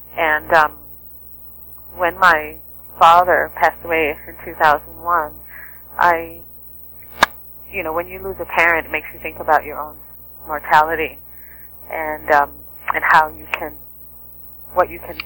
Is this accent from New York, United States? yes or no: yes; New York City, New York, United States; And we grew up in New York City.